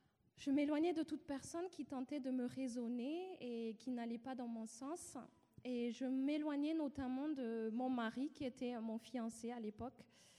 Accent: Madagascar; born there; Je suis née à Madagascar, dans une fratrie de 5 enfants, dans l'ordre d'arrivée, troisième ex aequo, car j'ai une sœur jumelle. Et j'ai grandi donc dans une famille nombreuse.

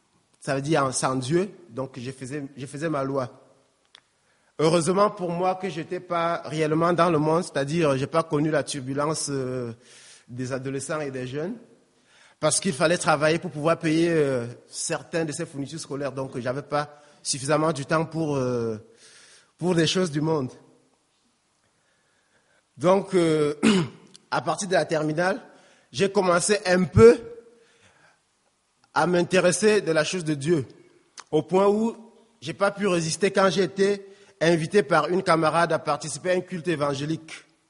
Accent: Cameroon; je suis Camerounais. J'ai 30 ans, ingénieur agronome

